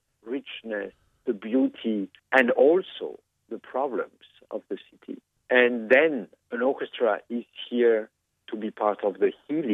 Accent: Grand Est, France; And I come from France, from Alsace, which is a French region with some German DNA.

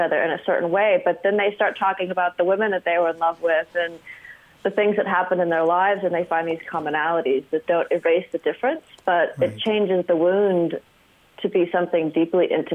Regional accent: California, United States; moved away; also born or lived in Deep South; Well, I was from California, and then we ended up in the Deep South, and I didn't go to school. I lived in the middle of absolutely nowhere in the Deep South.

